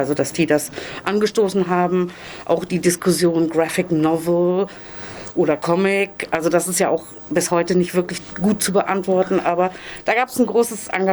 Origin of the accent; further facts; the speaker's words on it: Germany; ich bin im Zonenrand aufgewachsen und habe viel Ostkinderfernsehen geguckt.